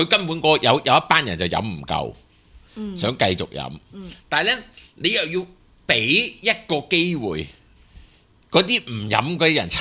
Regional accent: Hong Kong; 我哋香港人

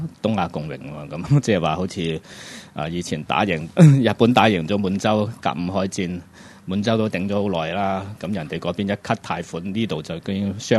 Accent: Hong Kong; 我哋香港人嘅轉數快咧，係只諗嘢諗得快啊

